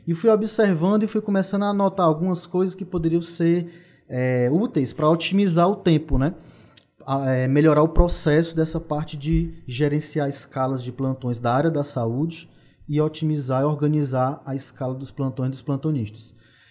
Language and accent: Portuguese; Viçosa do Ceará, Ceará, Brazil; now in Fortaleza, Brazil; sou médico. Sou natural de Viçosa do Ceará.